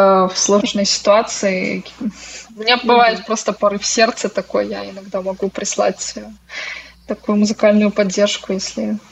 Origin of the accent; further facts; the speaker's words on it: Minsk, Belarus; Я из Минска, да, живу сейчас в Минске.